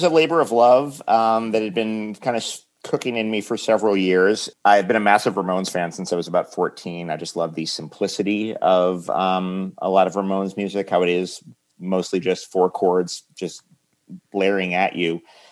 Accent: New York City, New York, United States; also born or lived in Queens; I was born in Queens, but I grew up in Manhattan from the age of three, yeah. So it's New York City in the 70s and 80s.

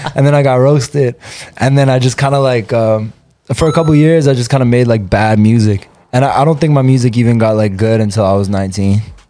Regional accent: Mission, British Columbia, Canada; also born or lived in Langley; I'm from Mission, British Columbia, Canada.

